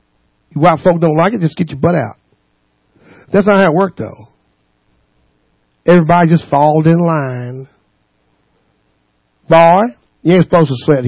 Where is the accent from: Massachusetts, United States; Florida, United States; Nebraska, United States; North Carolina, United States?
North Carolina, United States; West Jefferson; it has the real original name of a mountain in in West Jefferson, North Carolina, as my hometown. West Jefferson, North Carolina.